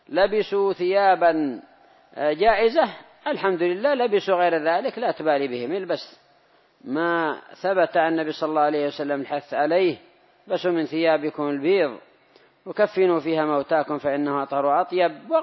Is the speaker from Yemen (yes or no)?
yes; Yemen; وفي هذه الآونة كثر الكذابون المدعون للمهدوية عندنا في اليمن